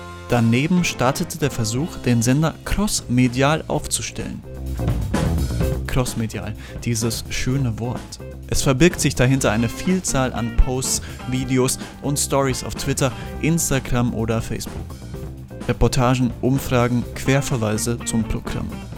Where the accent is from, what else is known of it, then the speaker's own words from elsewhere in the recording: Munich, Bavaria, Germany; moved away as an adult; now in Erfurt, Germany; 2014 bin ich aus München nach Erfurt gezogen, dem Studium gewidmet und habe nebenbei regelmäßig beim Radio gewerkelt.